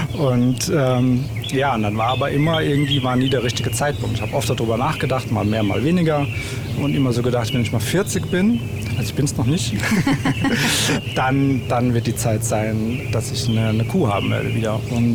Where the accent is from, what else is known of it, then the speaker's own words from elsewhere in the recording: Odenwald, Germany; ich komme aus dem Odenwald ursprünglich. Also hier bin ich aufgewachsen, sehr behütet, mit vor allem mit Tieren um mich herum